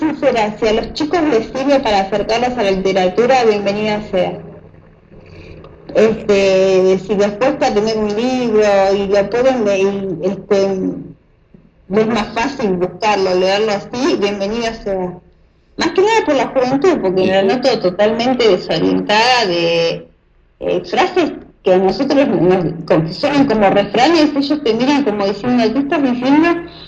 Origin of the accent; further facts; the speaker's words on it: Corrientes, Argentina; born there; Corrientes, a donde yo nací. Es una de las provincias, digamos, tropicales, con mucho calor